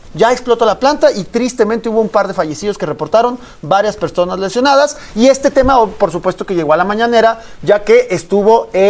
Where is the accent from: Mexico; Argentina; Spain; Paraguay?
Mexico; porque somos mexicanos, está en Estados Unidos